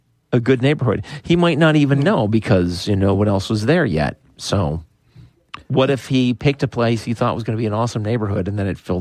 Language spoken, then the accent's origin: English; Romania; English is a second language; I am from Romania and was an Orthodox Christian. I'm 27 now.